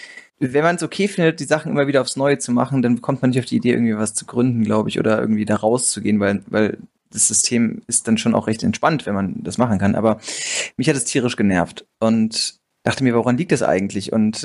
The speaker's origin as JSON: {"language": "German", "town": "Frankfurt", "region": "Hesse", "country": "Germany", "said": "Ansonsten bin ich Frankfurter durch und durch, habe 2 Kinder."}